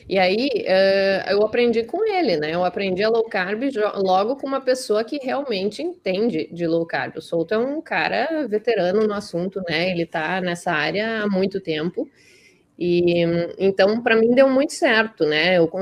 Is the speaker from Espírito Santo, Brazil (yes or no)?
no; Caxias do Sul, Rio Grande do Sul, Brazil; born there; now in Porto Alegre, Brazil; eu sou gaúcha, nasci em Caxias do Sul e moro hoje, trabalho em Porto Alegre, capital do Rio Grande do Sul.